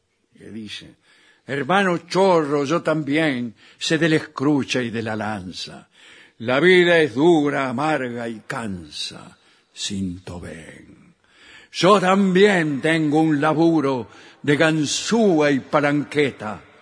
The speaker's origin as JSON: {"language": "Spanish", "region": "Córdoba", "country": "Argentina", "lives_now": "Los Andes, Chile", "said": "un cordobés, viviendo en los Andes, Chile."}